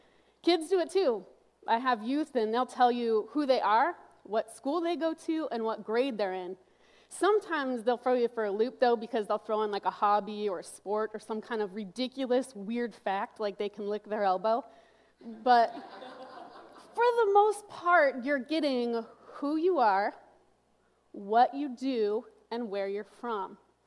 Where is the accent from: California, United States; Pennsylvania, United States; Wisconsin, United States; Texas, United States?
California, United States; I'm from California, and I am the youth director here at Northwood.